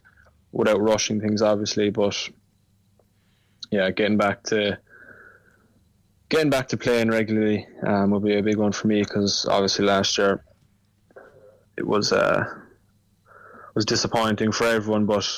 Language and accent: English; Cork, Munster, Ireland; just a lot of my family were there and stuff, and, you know, we're all from Cork, so it was probably my highlight.